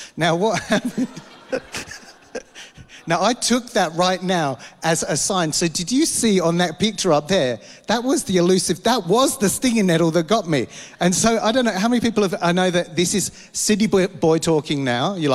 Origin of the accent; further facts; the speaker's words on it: London, United Kingdom; I'm from London, grew up, as you guys know, I really did grow up in London, central London. People don't have cars, tube pass, train to school every day, like in a city.